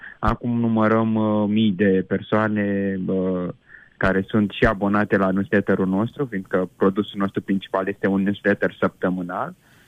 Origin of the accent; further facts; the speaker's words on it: Romania; also born or lived in London, United Kingdom; Și noi, că trăind, copilărind la sat, cumva a revenit acest dor. Așa că când ne-am mutat din nou în România